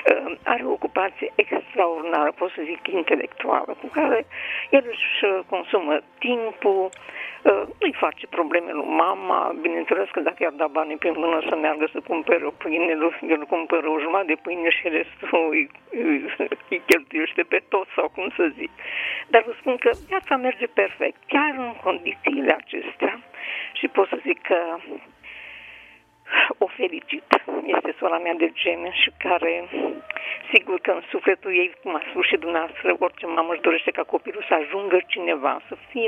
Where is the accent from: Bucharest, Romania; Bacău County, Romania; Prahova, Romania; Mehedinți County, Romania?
Bacău County, Romania; Bacău; Sunt din Bacău și